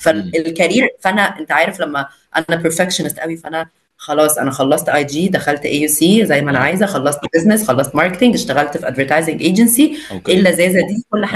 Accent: Saudi Arabia; Arabic is a second language; انا I was raised in Saudi Arabia طول حياتي، فأنا خليجي. I'm a third country، مش third country، third world kid.

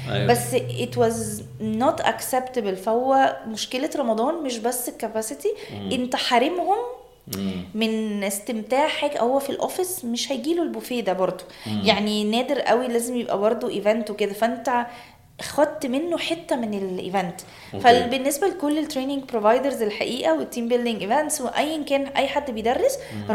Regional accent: Egypt; يعني الاكل محور حياتنا كمصريين، ليه جزء كبير من حياتنا

